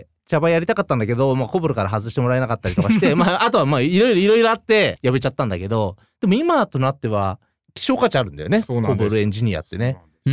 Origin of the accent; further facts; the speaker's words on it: Chiba, Japan; born there; 1977年千葉県生まれ